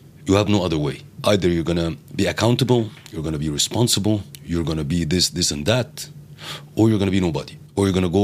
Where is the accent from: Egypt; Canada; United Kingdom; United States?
Egypt; I come from Egypt and I grew my career in two different countries